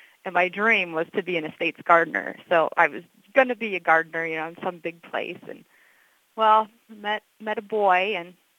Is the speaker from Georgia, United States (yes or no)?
no; Iowa, United States; I grew up in South Central Iowa on a diversified family farm.